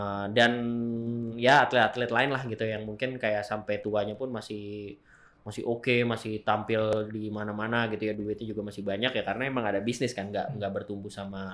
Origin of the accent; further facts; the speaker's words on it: Bandung, West Java, Indonesia; Gue orang Bandung, ya udah gue pendukung